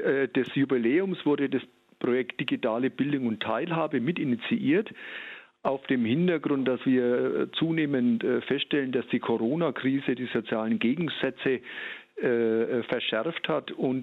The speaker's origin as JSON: {"language": "German", "region": "Bavaria", "country": "Germany", "said": "das es sehr viel bei uns in Franken gibt. Und das Kellerbier, was typisch ist für Oberfranken"}